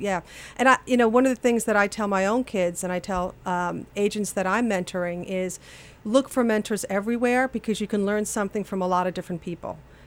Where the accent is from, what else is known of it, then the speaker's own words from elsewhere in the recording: Yonkers, New York, United States; I grew up in Yonkers, which is north of New York City. Mm-hmm. You know, modest upbringing.